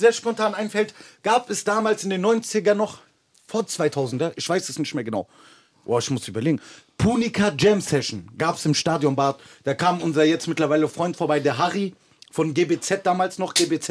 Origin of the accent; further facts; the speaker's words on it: Frankfurt, Hesse, Germany; Bei uns in Frankfurt gab es das Privileg, dass man einen Frankfurt-Pass bekommen hat